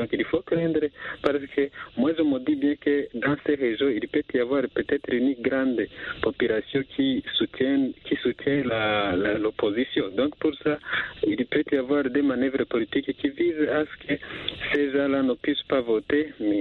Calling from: Bujumbura, Bujumbura Mairie, Burundi; Oui, bonsoir monsieur, mais je ne suis pas de la RDC, plutôt je suis de Bujumbura.

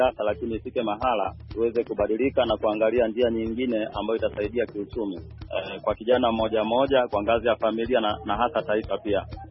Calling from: Nzega, Tabora, Tanzania; natokea Tabora, Tanzania, ila ya Nzega.

